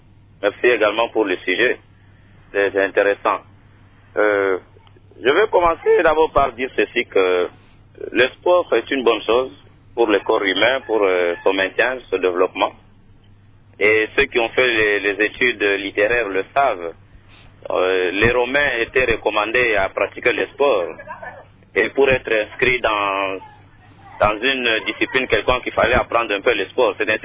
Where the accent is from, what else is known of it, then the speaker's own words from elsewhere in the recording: Kananga, Kasaï-Central, DR Congo; comme ici chez nous à Kananga